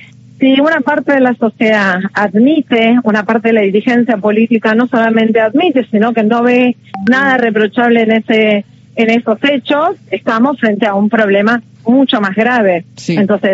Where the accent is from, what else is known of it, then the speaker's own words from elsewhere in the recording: Argentina; Si nosotros como argentinos y argentinas, como personas